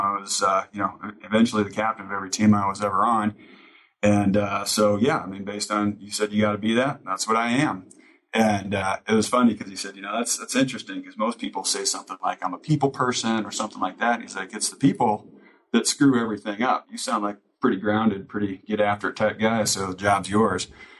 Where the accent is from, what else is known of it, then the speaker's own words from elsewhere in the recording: Nebraska, United States; I grew up in Nebraska, and you grow up worshiping the Huskers as a football team.